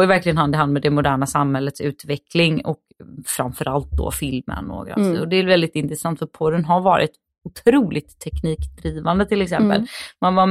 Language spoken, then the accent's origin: Swedish; Gothenburg, Västra Götaland County, Sweden; Men märker man att jag kommer från Göteborg?